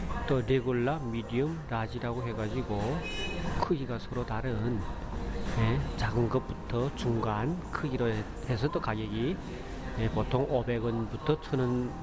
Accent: North Korea; now in South Korea; 북한에서 온 지 얼마 안 되고

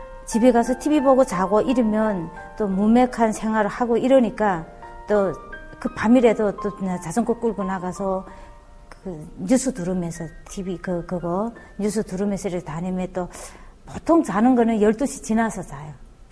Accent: North Korea; now in South Korea; 저는 한국예술직업전문학교에 다니는 북한이탈주민 4년차, 네, 한국의 4년차 되는

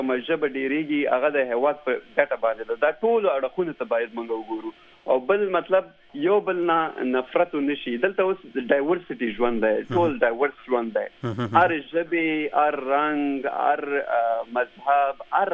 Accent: Peshawar, Khyber Pakhtunkhwa, Pakistan; now in United States; زه تقریبا پېښور کې شوی م یم غټ شوی م یم

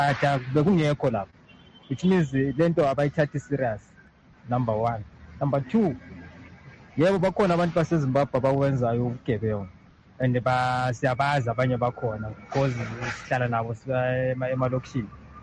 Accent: Zimbabwe; now in South Africa; I tell them straight, I come from Zimbabwe.

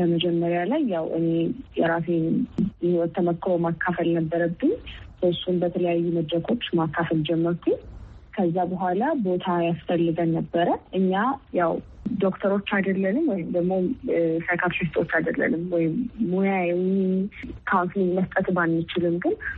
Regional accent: Addis Ababa, Ethiopia; ያደግኩት እዚሁ አዲስ አበባ ነው።

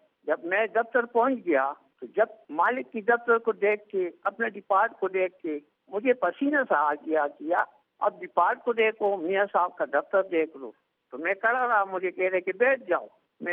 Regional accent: Akora Khattak, Khyber Pakhtunkhwa, Pakistan; born there; 28/12 میں صوبہ سرحد ضلع تحصیل پشاور میں پیدا ہوا. میرا گاؤں کا نام اکوڑا خٹک ادمدئی ہے.

